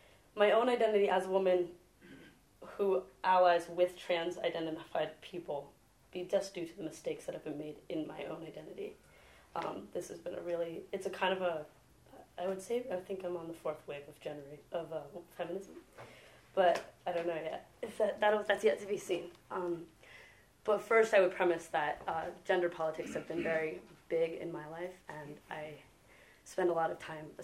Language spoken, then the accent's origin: English; Montpelier, Vermont, United States; now in Brooklyn, United States; I grew up here in Montpelier, Vermont. I live in Brooklyn now. I'm 24 today.